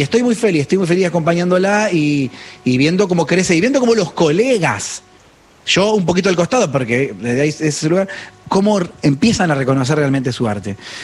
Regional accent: Argentina

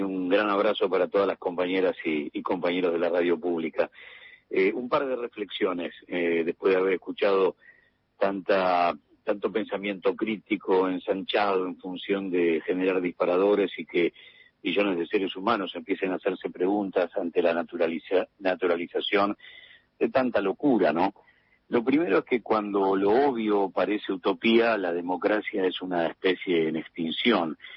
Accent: Argentina; es el lugar que tenemos como argentinos.

